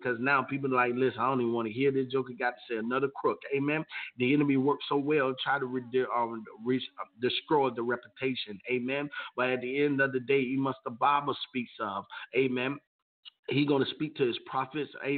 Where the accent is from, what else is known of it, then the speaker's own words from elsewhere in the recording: Florida, United States; I'm a firm believer that even though I'm from Florida and there's some devastating stuff happening in Florida